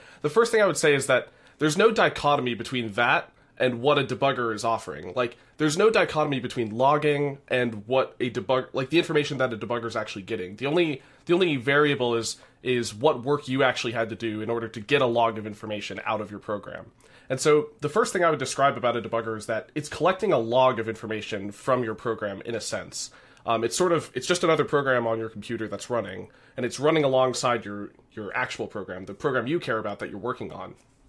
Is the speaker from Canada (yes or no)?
no; United States; Because I'm American too, so that's how you that's how you do that.